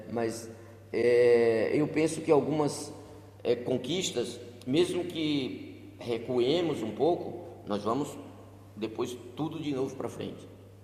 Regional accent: Catolé do Rocha, Paraíba, Brazil; born there; lá na minha cidade, onde eu nasci, Catolé do Rocha

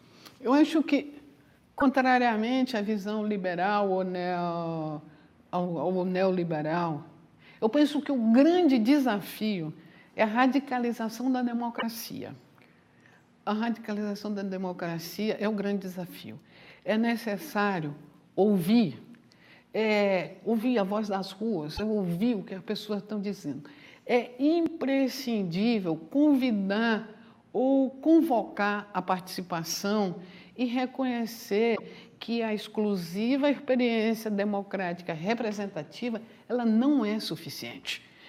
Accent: Ceará, Brazil; born there; Avisa aos internautas, eu nasci no Ceará.

